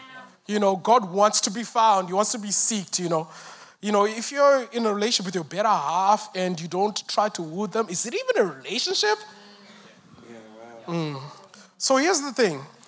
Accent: Zimbabwe; Yeah. So I'm from Zimbabwe. I grew up in Zimbabwe.

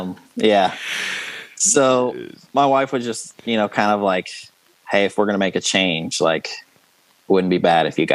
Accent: Texas, United States; growing up in Texas, and I think it's because we were in a smaller town.

